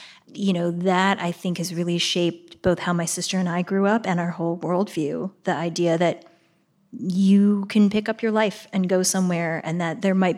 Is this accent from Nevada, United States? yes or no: no; Shaker Heights, Ohio, United States; But when I started writing my second book, which is the one that takes place in Shaker Heights, where I grew up